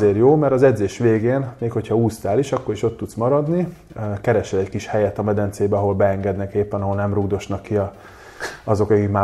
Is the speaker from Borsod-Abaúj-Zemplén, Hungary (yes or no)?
no; Budapest, Hungary; Majdnem mindenki ismer a Király utca környéket, én azon a területen nőttem föl